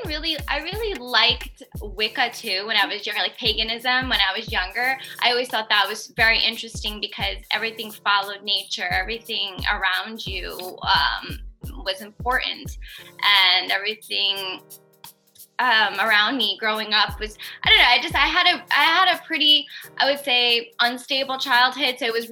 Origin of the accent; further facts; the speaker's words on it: Queens, New York, United States; I grew up in Queens, so I've had Jewish friends, I've had Muslim friends, I've had Christian friends.